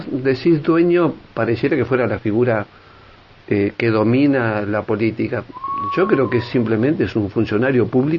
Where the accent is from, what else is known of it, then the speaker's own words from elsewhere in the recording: Argentina; como argentino y como político